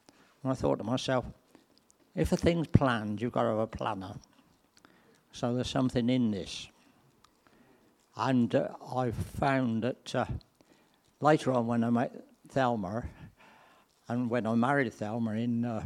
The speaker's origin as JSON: {"language": "English", "town": "Rotherham", "region": "Yorkshire and the Humber", "country": "United Kingdom", "tie": "born there", "said": "I was born in Rotherham in Yorkshire in 1938. My family wasn't really Christian as such, and so I wasn't brought up in a Christian church or family."}